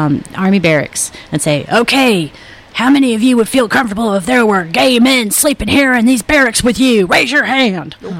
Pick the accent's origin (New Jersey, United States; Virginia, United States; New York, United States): Virginia, United States; I came from Virginia.